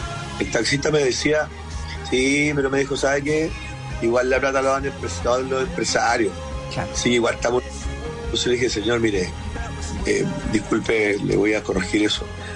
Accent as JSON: {"language": "Spanish", "country": "Chile", "said": "Yo cambié de domicilio, pero sigo siendo el gran chileno que soy"}